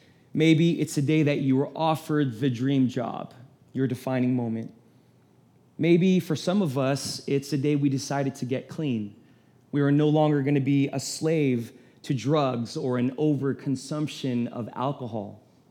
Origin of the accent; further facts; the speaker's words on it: Philippines; Yes, I'm Filipino, and yes, we do drink from a fountain of youth.